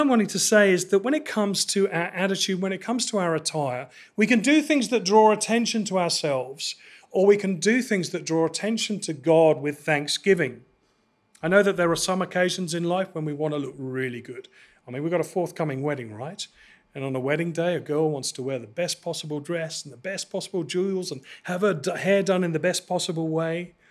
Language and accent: English; England, United Kingdom; That's a series that my wife and I get into because we're from England